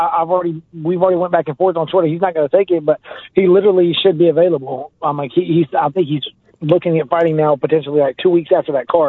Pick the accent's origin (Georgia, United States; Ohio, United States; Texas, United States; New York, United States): Texas, United States; Austin; I should be able to fight in 9 weeks in my home state in Austin, Texas, is what I should get.